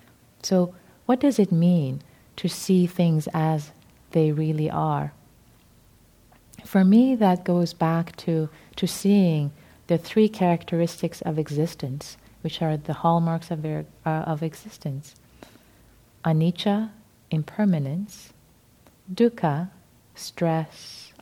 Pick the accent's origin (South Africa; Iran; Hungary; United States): Iran; English is a second language; I was raised in Iran, and large families and extended families are common.